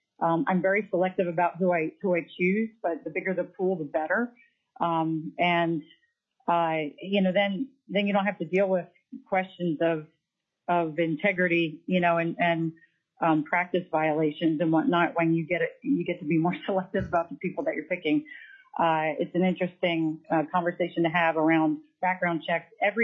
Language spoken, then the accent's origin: English; Ketchikan, Alaska, United States; I'm from Ketchikan, Alaska. I am a physical therapist, PT practice owner, and I've lived in Ketchikan since 1995.